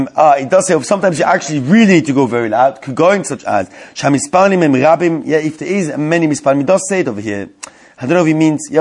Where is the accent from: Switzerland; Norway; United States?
Switzerland; the shul I was brought up in Switzerland